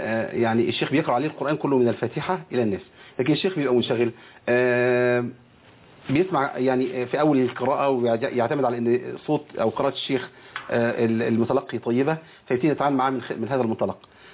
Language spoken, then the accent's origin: Arabic; Egypt